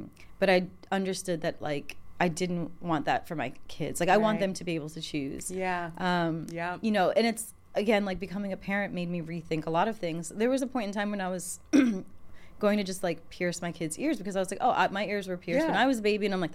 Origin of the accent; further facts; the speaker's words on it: Trinidad & Tobago; I'm Trinidadian, and I didn't know how to cut a mango.